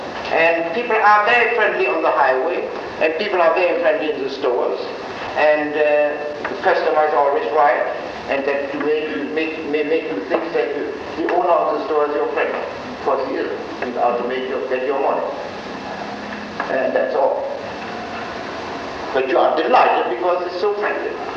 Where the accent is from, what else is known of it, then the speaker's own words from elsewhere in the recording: Germany; accent: German; English is a second language; moved away; I am of German descent, as you know by my accent, and I came to this country 25 years ago